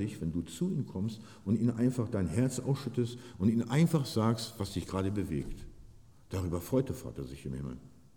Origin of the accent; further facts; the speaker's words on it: Buchholz, Germany; in Buchholz, da wo ich herkomme, wir haben jedes Jahr Stadtlauf